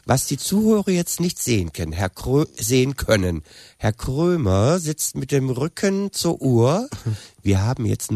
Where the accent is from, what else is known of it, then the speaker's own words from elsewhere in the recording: Germany; oder ich bin ja in der DDR aufgewachsen.